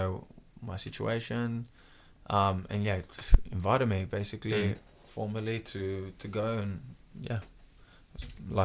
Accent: Sydney, New South Wales, Australia; born there; parents are Greek. Their parents were born in Greece, but my parents were born in Australia. So yeah, my background is Greek, but I was born in Sydney, Australia.

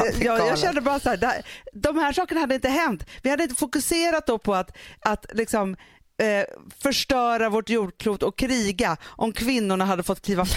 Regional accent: Sweden; vi som är svenskar, som uppvuxen i så här, man har väl mens eller inte, att det sker i det tysta, att vi inte pratar om det

